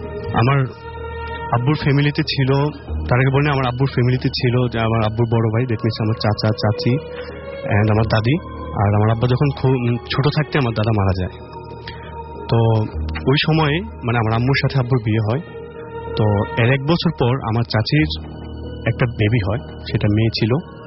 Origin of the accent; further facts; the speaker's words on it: Narsingdi, Dhaka Division, Bangladesh; And আমি এসেছি নরসিংদী হাজিপুর থেকে।